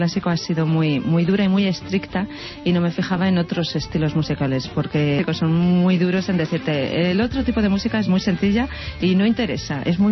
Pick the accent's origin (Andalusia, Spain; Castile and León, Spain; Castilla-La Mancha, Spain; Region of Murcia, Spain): Castilla-La Mancha, Spain; Cuenca; born there; also born or lived in Ireland; Pues nacida en Cuenca, con orígenes asturianos, un poco de mezcla en mi familia, pero me fui allí a Irlanda y estuve 3 años